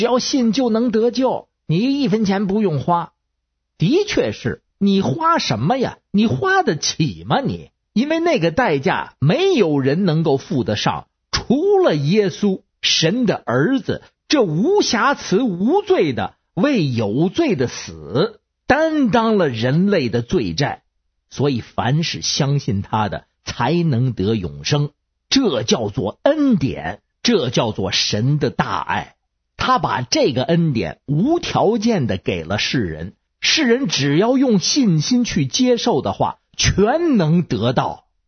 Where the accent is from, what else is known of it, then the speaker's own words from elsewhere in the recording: Beijing, China; 我是北京的…